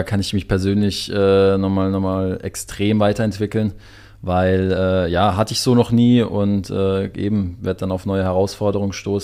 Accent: Freiburg, Baden-Württemberg, Germany; Freiburg ist meine Heimat. Ich komme von hier, ich bin schon mein Leben lang hier.

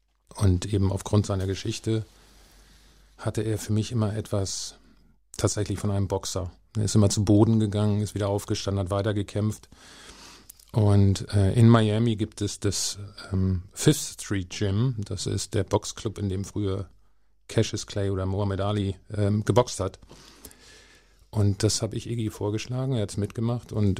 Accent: Hanover, Lower Saxony, Germany; ich bin in Hannover aufgewachsen, meine Eltern sind dann irgendwann nach Basinghausen gezogen

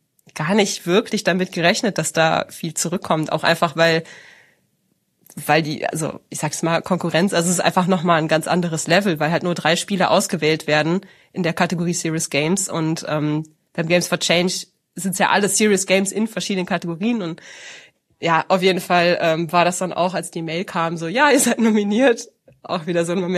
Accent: Hesse, Germany; Also ich bin im Odenwald aufgewachsen und das in Darmstadt ist ja die Hochschule Darmstadt, wo man das studieren kann.

